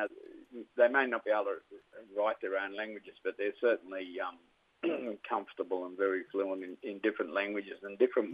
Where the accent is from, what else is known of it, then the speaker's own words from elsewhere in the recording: Brewarrina, New South Wales, Australia; I come from Bree Warrina. It's probably one of the most factionalised communities in Australia, right?